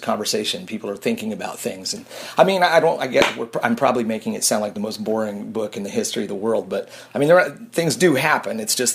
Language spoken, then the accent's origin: English; Sandpoint, Idaho, United States; I grew up in Sandpoint.